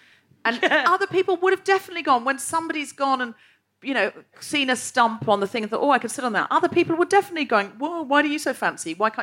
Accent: Queensland, Australia; Excuse me, I'm from the Gold Coast. I watch The Crown.

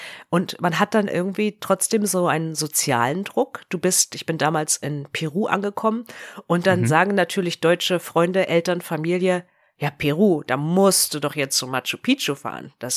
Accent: Germany; Und es war jetzt nicht so, wie man als Deutsche, wie ich das vermutet hätte, dass dann jemand kommt und sagt

